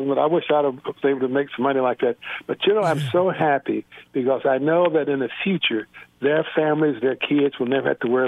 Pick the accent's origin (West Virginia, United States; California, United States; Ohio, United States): Ohio, United States; Cincinnati; I grew up in Cincinnati. I was the first black to play basketball there, man. Hell, I couldn't even hardly go downtown in Cincinnati when I played there.